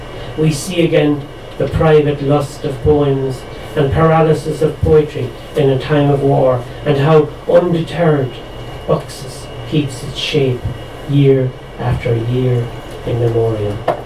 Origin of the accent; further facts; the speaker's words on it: Munster, Ireland; I'm from County Waterford, and I was driving through County Waterford at the end of polling day